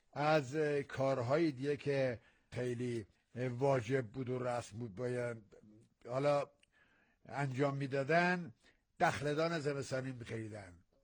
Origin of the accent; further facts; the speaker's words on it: Hamadan, Iran; accent: Hamadan; گویش من هم بدانیه خیلی حالا فانتزی امروزی به قول معروف زبان محاوره زیاد نمیدنم در همدان، اما یک گویش منه،